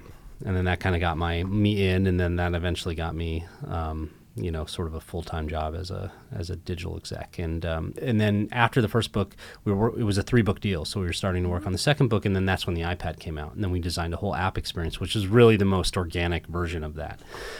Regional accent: Seattle, Washington, United States; now in New York, United States; I grew up in Seattle. I wanted to live in New York, you know, and I thought, oh, it might be better if I just move to New York

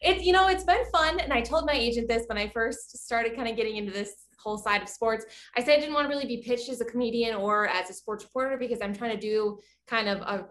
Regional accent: Grand Rapids, Michigan, United States; so I'm from Grand Rapids, Michigan, small town in the west side of Michigan.

